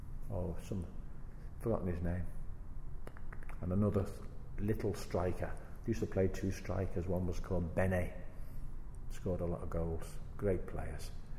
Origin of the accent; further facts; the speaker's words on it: Liverpool, North West England, United Kingdom; And when I told him I was from Liverpool, he was most impressed.